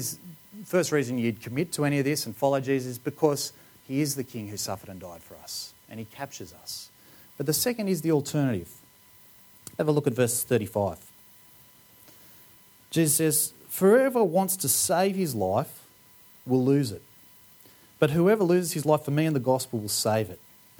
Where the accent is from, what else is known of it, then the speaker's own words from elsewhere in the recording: Australia; because I grew up in Australia.